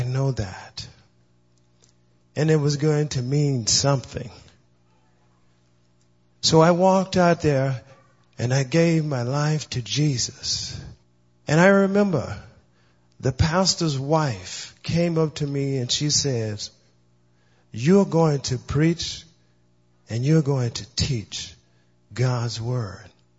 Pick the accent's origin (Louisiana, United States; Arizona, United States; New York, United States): Louisiana, United States; I am originally from the South, Louisiana. I was born and raised there.